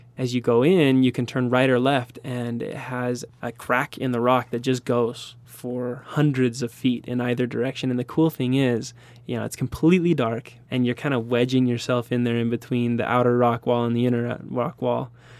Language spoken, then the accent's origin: English; Vernal, Utah, United States; I think it was pretty much ideal. We had a great childhood here.